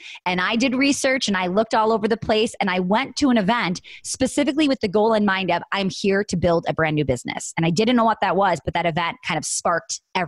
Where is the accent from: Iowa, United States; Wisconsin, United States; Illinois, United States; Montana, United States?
Wisconsin, United States; I'm from Wisconsin. This event was in New York.